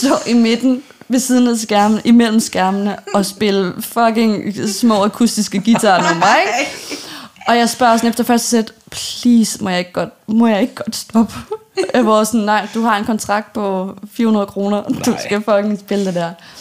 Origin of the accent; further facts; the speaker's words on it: Zealand, Denmark; jeg voksede op på Sydsjælland og fik lov til at spille inde her i København